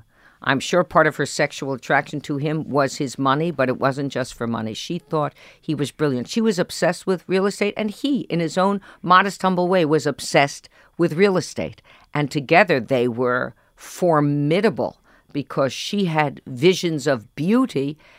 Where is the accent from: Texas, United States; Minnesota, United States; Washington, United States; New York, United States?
New York, United States; Scarsdale; Well, I'm not from Brooklyn. I'm from Scarsdale, and also I'm classically trained.